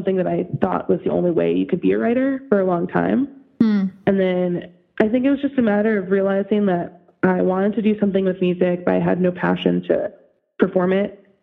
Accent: Illinois, United States; Like, I grew up in the Chicago suburbs, so it was just like, you know, me and my mom were really close.

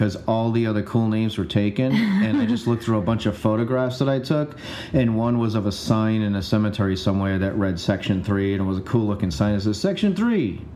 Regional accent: Providence, Rhode Island, United States; now no one knew … went to Brown University while I am from Providence.

